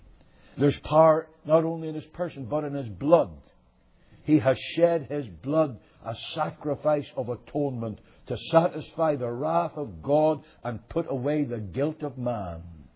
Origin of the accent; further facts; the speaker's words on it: Northern Ireland, United Kingdom; I'm from Northern Ireland, the Northern Irish people are really transplanted Scots.